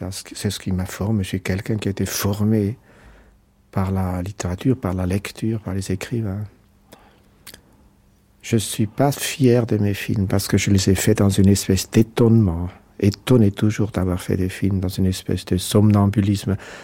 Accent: Zurich, Switzerland; born there; Je suis né donc à Zurich dans une famille ouvrière italienne.

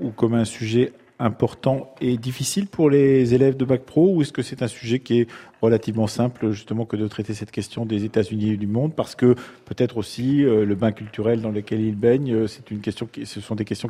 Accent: France; nous sommes français

